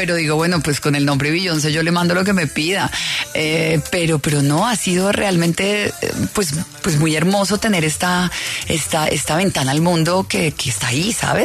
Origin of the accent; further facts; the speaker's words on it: Colombia; moved away; also born or lived in United States; Yo me fui de Colombia, duré 20 años viviendo en Estados Unidos y me fui sin hablar inglés y sin un peso en el bolsillo.